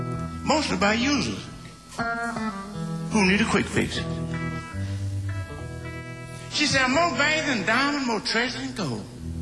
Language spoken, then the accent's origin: English; Mississippi, United States; down in Mississippi, where I come from. Yeah, I'm from Mississippi. I'm from Mississippi. And you know what? I'm glad I'm from Mississippi.